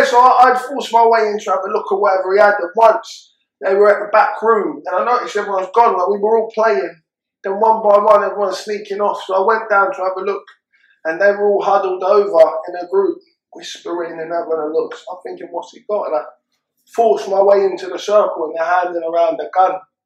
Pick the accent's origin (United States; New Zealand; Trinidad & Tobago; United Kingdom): United Kingdom; Tooting, London; I grew up in Tooting.